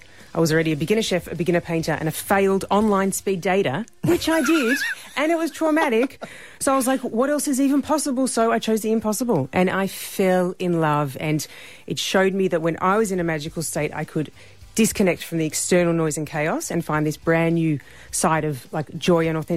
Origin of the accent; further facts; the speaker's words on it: Melbourne, Victoria, Australia; because I'm from Melbourne, and as you know, we had thousands of lockdowns